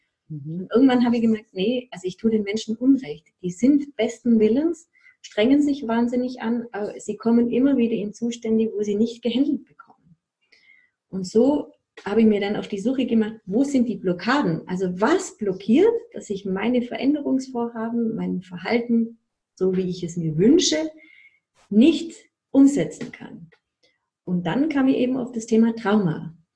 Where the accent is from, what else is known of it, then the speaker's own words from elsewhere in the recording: Ulm, Baden-Württemberg, Germany; ich komme aus Ulm und habe da eine Praxis